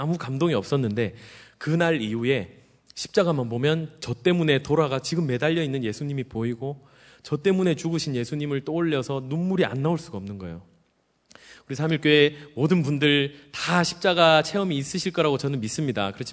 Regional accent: Busan, South Korea; 제가 경상도 사람, 부산 사람이라고 제가 말씀을 드렸는데 경상도 분이 계신지 모르겠지만 양해해 주세요. 저희 경상도 사람들이 조금 입이 거칠어요.

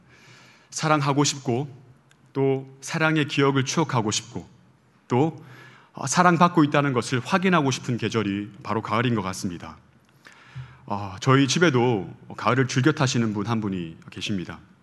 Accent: Gyeongsang, South Korea; now in Seoul, South Korea; 경상도 사람이라 그런지 서울에서 생활한 지가 10년이 넘었음에도 불구하고 그 경상도의 그 죄성이 쉽게 떠나지 않습니다.

